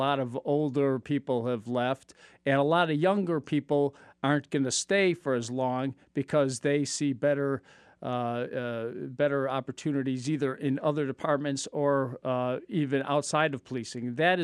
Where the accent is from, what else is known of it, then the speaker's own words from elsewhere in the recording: Chicago, Illinois, United States; I'm from Chicago, so I've been seeing a lot of the 1968 police riots, so to speak, on TV recently.